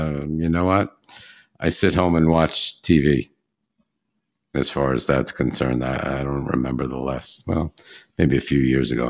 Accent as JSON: {"language": "English", "region": "New York", "country": "United States", "tie": "born or raised there", "said": "and I'm from New York, it's not legal in New York. Open carry is not legal. So I'm a New York native New Yorker"}